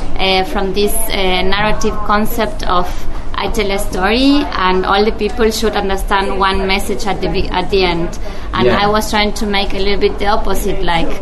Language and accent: English; Argentina; in my case, I'm coming from Argentina